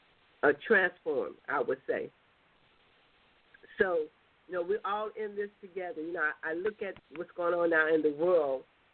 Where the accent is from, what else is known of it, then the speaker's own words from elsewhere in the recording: United States; we as American people, we really have to look out what's going on.